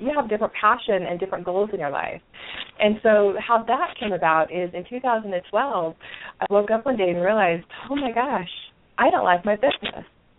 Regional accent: Utah, United States; also born or lived in Ogden; I'm calling in from Salt Lake City, Utah, and I was actually born just a few cities over in Ogden, Utah, but I'm a Utah gal, lived here most of my life

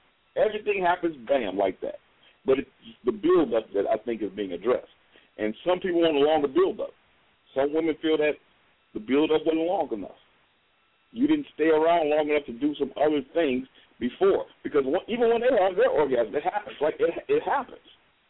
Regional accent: Chicago, Illinois, United States; now in Texas, United States; I'd be like, I'm from Chicago, you know, and we listen to the blues up in Chicago

